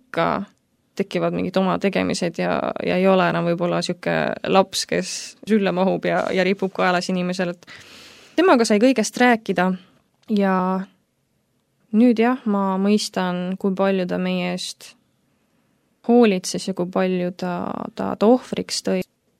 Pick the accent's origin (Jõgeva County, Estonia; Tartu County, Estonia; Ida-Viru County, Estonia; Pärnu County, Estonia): Ida-Viru County, Estonia; Kohtla-Järve; Ja siis me kasvasime Kohtlajärvel üles. Kahetoaline pisikene korter oli, seal kasvasime mina, minu poolvend, sest isad on meil erinevad